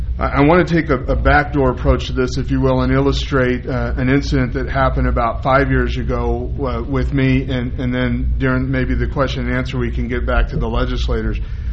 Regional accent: Austin, Texas, United States; now in Salt Lake City, United States; I grew up in Austin, Texas, not too far from where you're at, so I didn't know till I was an adult that these were issues to be dealt with.

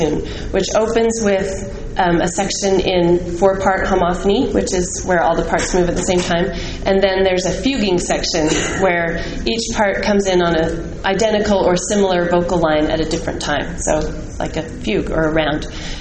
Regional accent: Nashville, Tennessee, United States; I grew up in Nashville with Campbellites

